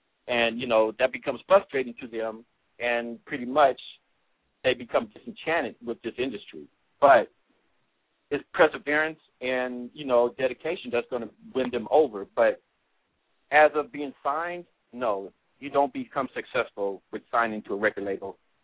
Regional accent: Pasadena, California, United States; I was raised in Pasadena, California, with a single parent.

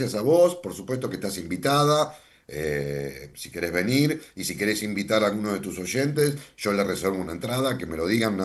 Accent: Vicente López, Buenos Aires Province, Argentina; Yo soy de Vicente López

